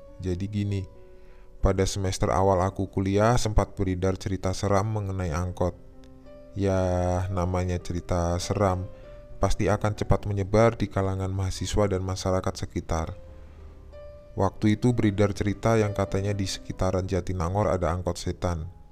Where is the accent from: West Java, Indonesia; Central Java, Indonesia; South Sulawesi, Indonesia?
West Java, Indonesia; Sukabumi; Seperti mahasiswa lain yang berasal dari luar daerah di mana letak kampus berada, aku yang berasal dari Sukabumi harus ngekos juga.